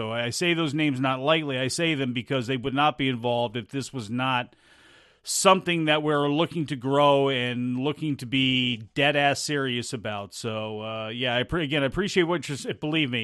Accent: East Coast, United States; And I'm from the East Coast. I loved news radio.

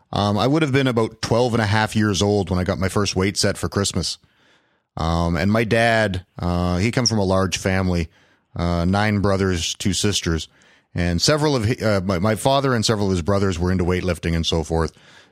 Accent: Ontario, Canada; I grew up in Northern Ontario, and amateur wrestling wasn't an option in school.

